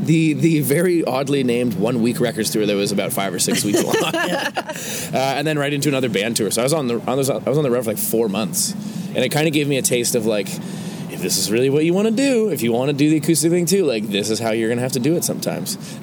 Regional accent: Richmond Hill, Ontario, Canada; And Paul, and Scott and John and I grew up in Richmond Hill.

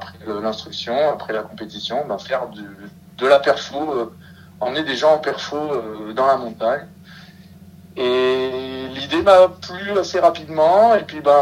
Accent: Marseille, Provence-Alpes-Côte d'Azur, France; born there; j'ai 38 ans, je suis né à Marseille.

